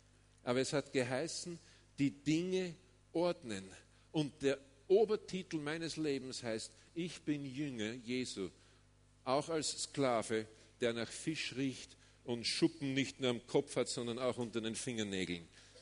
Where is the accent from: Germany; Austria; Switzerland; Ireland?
Austria; Bei uns in Österreich gibt es saukalte Winter.